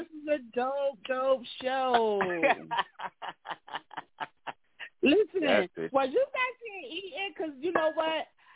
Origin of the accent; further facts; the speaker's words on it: New Jersey, United States; just come across the bridge, because I'm from Jersey.